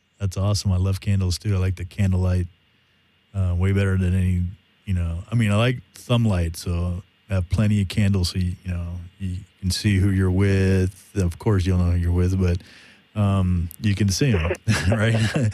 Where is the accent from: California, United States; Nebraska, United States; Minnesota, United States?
California, United States; Well, that was from Sonoma County, actually, my hometown.